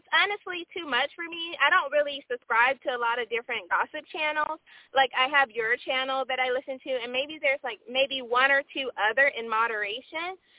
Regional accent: Atlanta, Georgia, United States; He's from Atlanta, so, and I'm straight from Atlanta, so.

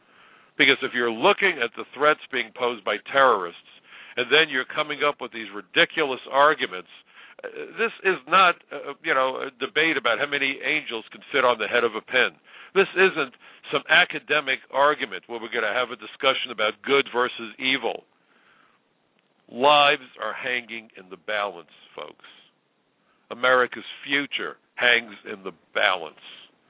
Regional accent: New York City, New York, United States; New York is my town. I was born and raised here, went to Brooklyn College. I am a New Yorker.

